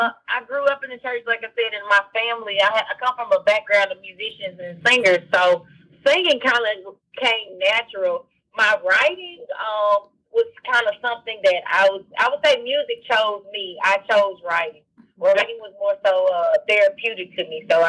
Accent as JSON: {"language": "English", "town": "Clinton", "region": "Mississippi", "country": "United States", "said": "I met Mark while being in my local hometown. I'm originally from Jackson, Clinton, Mississippi"}